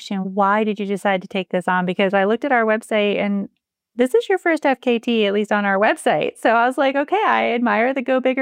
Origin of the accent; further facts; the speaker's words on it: United States; I come from the United States where we have some really long trails